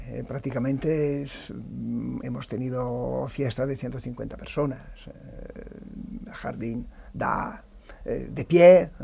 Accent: Arenzano, Italy; hay una pizza que yo le he llamado Arenzano, que es el nombre de mi pueblo, del Lago de Garda, que es un pueblecito de 80 habitantes, de campesinos. Cuando yo era pequeñito, allí nosotros teníamos cerdos.

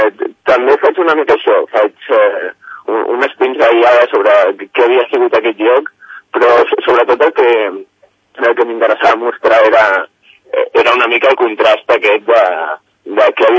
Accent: Barcelona, Catalonia, Spain; m'ha fascinat una mica la idea de que jo soc de Barcelona des de fa, bueno, 25 anys, tinc 25 anys

